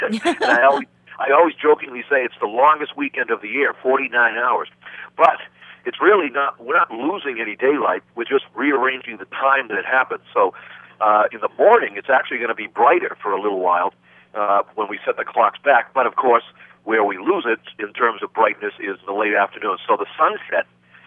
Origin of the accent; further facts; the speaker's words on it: Braintree, Massachusetts, United States; She used to live next to me, next to us when we grew up in Braintree